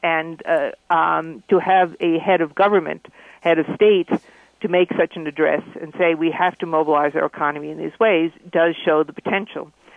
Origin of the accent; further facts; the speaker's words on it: New York, United States; moved away as an adult; now in Germany; I'm American, obviously, from New York, but I've lived in Europe since in Germany here for 85